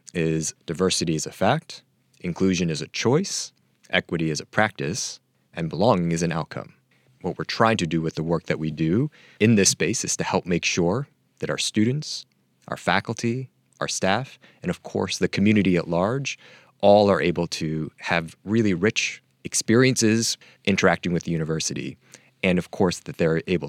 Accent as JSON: {"language": "English", "town": "Manhattan", "region": "New York", "country": "United States", "tie": "born or raised there", "said": "I grew up in Manhattan, and I was an undergraduate on September 11th, 2001, and that's kind of what took me in that path."}